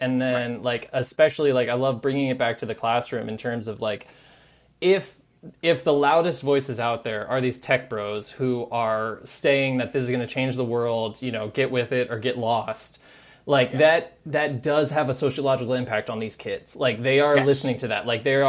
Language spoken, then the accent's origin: English; Virginia, United States; I grew up in Hampton Roads. Hurricanes happen all the time.